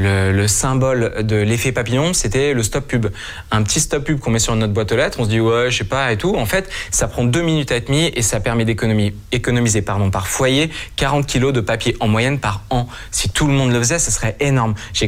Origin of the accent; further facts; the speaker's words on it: Paris, Île-de-France, France; Moi, je suis parisien